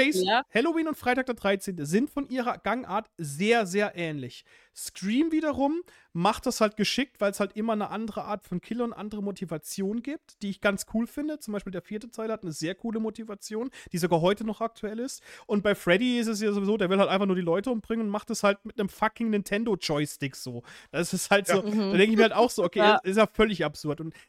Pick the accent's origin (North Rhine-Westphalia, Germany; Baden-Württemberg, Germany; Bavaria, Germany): Baden-Württemberg, Germany; Ich komm ursprünglich aus dem Schwarzwald